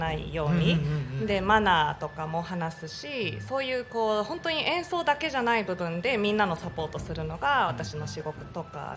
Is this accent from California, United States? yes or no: yes; Los Angeles, California, United States; Japanese is a second language; now in Japan; 生まれ育ち、まあ、出身はロサンゼルスで、はい、来ました。いわゆる日系アメリカ人ってやつ。